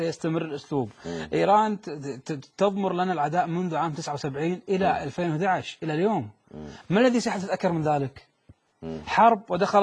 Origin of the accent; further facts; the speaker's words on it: Kuwait; نحن 3 كويتيين زرنا هذا المؤتمر